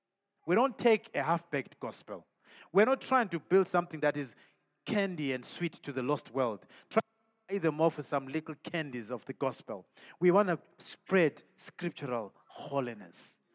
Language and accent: English; Zimbabwe; moved away; because I'm from Zimbabwe originally.